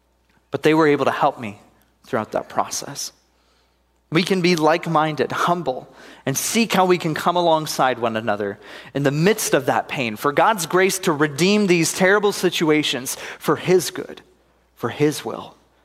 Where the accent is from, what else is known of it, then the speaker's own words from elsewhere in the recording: Northeast, United States; I'm here from the Northeast, so there wasn't really anything until I met Pastor Eric